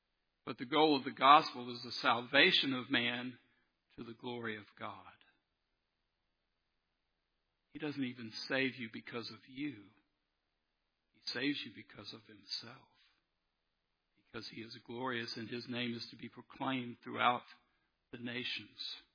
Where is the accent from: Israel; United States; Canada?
United States; Robertsdale, Alabama; I grew up in Robertsdale.